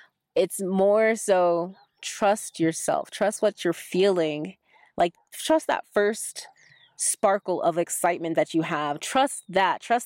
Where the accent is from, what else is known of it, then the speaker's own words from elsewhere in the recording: Orlando, Florida, United States; something that was missing from the excitement of life, and Orlando, Florida, unfortunately, was not providing that for me.